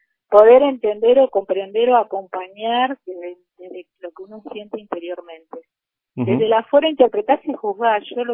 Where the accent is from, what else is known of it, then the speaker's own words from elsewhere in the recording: Quilmes Oeste, Buenos Aires, Argentina; bueno, me crié en Quilmes Oeste, barrios populares